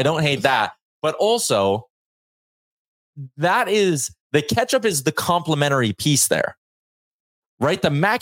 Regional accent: Canada; I am about as Canadian as it gets when it comes to what I ate growing up.

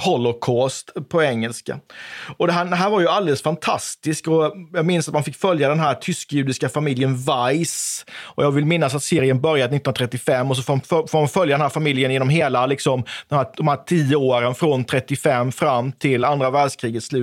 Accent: Oskarshamn, Kalmar County, Sweden; jag är uppvuxen i Oskarshamn. Inte ganska nära, men ett par mil ifrån kärnkraftverket Simpvarp.

